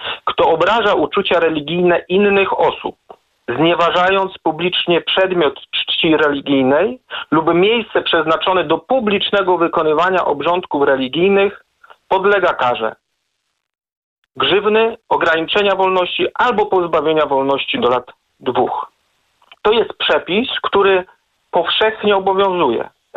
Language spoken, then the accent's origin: Polish; Gdańsk, Pomeranian Voivodeship, Poland; Jako gdańszczanin mam okazję obcować od urodzenia z podobnymi, uwaga, dziełami.